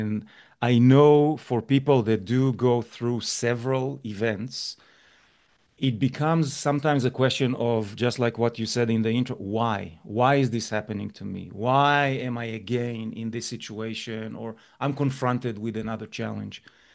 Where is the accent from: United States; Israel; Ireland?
Israel; moved away; I grew up in a country that is very volatile by nature. I'm originally from Israel, left the country many, many years ago, almost 28 years ago.